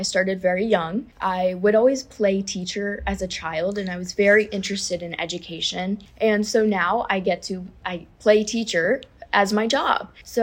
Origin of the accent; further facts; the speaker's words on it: Colorado, United States; born there; I was born in Colorado, but okay. I moved to North Carolina.